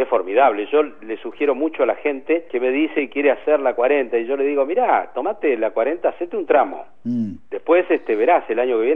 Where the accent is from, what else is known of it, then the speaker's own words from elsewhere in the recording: Patagonia, Argentina; moved away as an adult; now in Buenos Aires, Argentina; Llegué a Buenos Aires desde la Patagonia, estudié periodismo hasta el 79